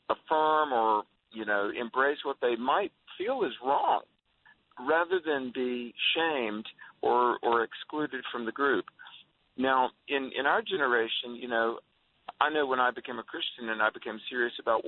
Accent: North Carolina, United States; So I'm driving from Richmond, Virginia, back to my home state of North Carolina to be with a college event.

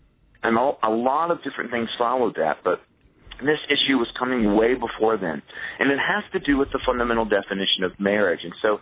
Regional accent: the South, United States; You know, it's backwards because he's in New York and I'm from the South.

